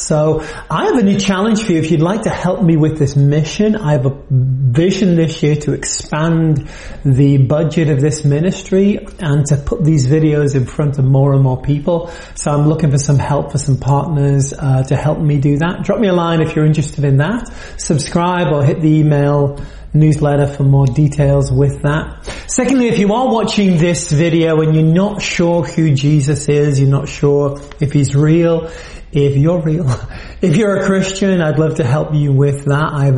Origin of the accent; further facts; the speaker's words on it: United Kingdom; now in United States; I'm a Brit. I'm now an American.